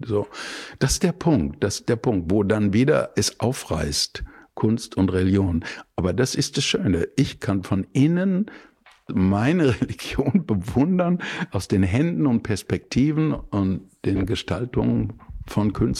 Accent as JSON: {"language": "German", "town": "Bottrop", "region": "North Rhine-Westphalia", "country": "Germany", "said": "ich komme aus Bottrop."}